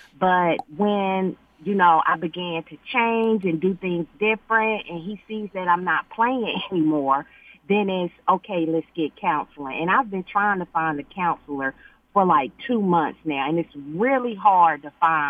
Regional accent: United States; My husband is from West Africa, and I'm from America. And so there were a lot of cultural differences.

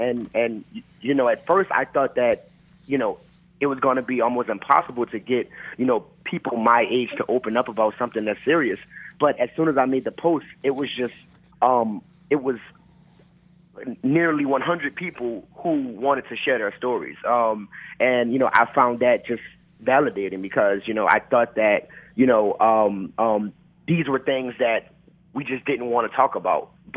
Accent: New Orleans, Louisiana, United States; something that really bothered me about growing up in New Orleans was that, you know, their children were getting into a lot of trouble

